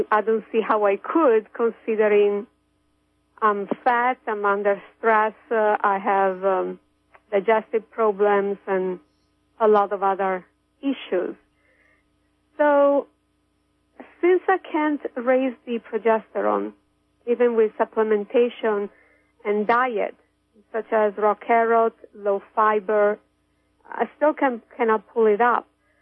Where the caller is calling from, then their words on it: Kansas, United States; accent: foreign; English is a second language; Hi, this is … from Kansas.